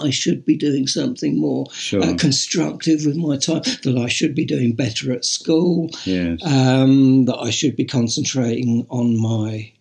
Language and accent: English; United States; born there; I was born in the United States.